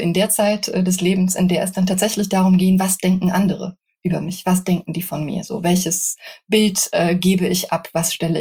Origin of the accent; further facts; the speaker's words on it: Rhineland-Palatinate, Germany; Ich bin in einem kleinen, sehr hübschen Dörfchen am Fuße des Hunsrücks aufgewachsen.